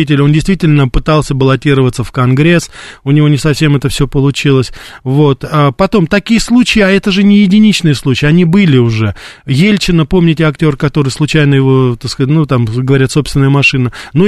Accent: Russia; У меня никаких других гражданств нет. Я родился, вырос здесь, в Российской Федерации. Здесь служил в армии на Дальнем Востоке.

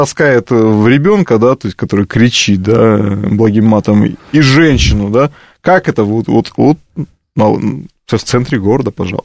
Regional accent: Vladivostok, Primorsky Krai, Russia; из Владивостока.

